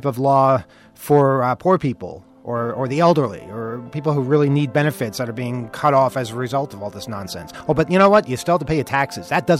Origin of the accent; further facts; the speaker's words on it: United States; mean, it's my right as an American, as anything, really.